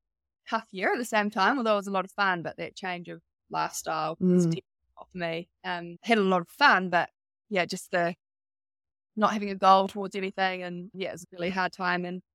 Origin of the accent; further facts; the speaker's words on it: Canterbury, New Zealand; also born or lived in Wanaka; I'm originally from Wanaka. Grew up on a farm in Mid-Canterbury. My family now live in Wanaka, and so, yeah, grew up on a farming family.